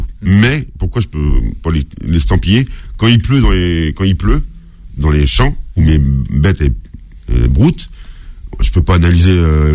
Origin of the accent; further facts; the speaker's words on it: Pays de la Loire, France; quand j'étais gamin, j'en ai fait. Moi, je suis de la Mayenne, donc on tuait le cochon.